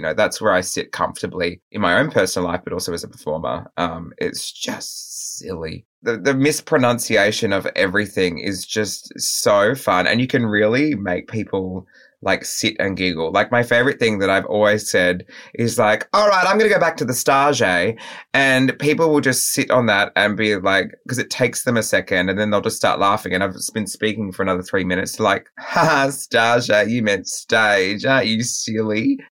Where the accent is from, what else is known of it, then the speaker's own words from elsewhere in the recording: Melbourne, Victoria, Australia; because I grew up in Melbourne, even just seeing them on our trains